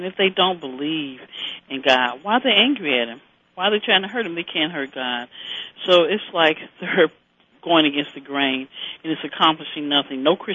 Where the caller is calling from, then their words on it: Creve Coeur, Missouri, United States; I'm calling from Creve Coeur.